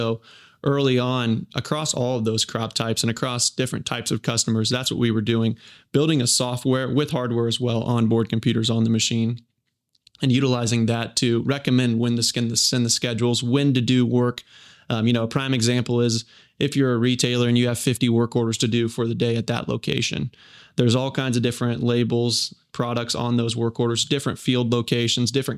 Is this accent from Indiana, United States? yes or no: yes; Fowler, Indiana, United States; I'm from Fowler, Indiana, which is northwest of West Lafayette, about 30 minutes.